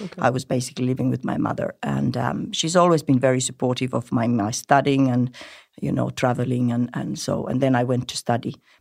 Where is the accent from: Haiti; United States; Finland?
Finland; English is a second language; also born or lived in South Africa; now in Ireland; I'm originally from Finland, but we moved from South Africa with my ex-husband, who is South African.